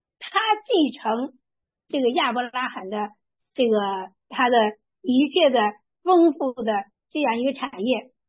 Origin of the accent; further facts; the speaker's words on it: China; 这就是我们都是中国人啊